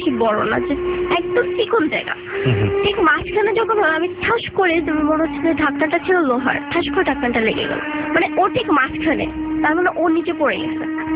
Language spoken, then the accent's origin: Bangla; Dhaka, Dhaka Division, Bangladesh; born there; আমার জন্ম ঢাকাতেই, তো আমার এলাকাটাই ফার্ম গেটের বসুন্ধরার আশেপাশে, মানে আউলটেম এখানেই থাকা হয়।